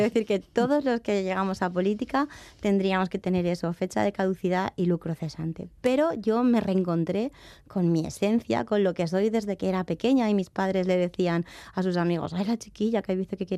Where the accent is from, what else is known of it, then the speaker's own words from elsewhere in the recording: Valencian Community, Spain; nosotros somos de Valencia